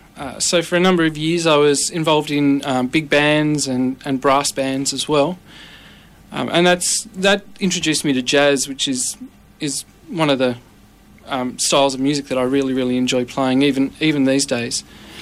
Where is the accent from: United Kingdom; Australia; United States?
Australia; Launceston, Tasmania; now in Nowra, Australia; I grew up in Tasmania in Launceston, which isn't really all that different from Nowra. A little bit bigger, but it still has the same kind of feel as Nowra.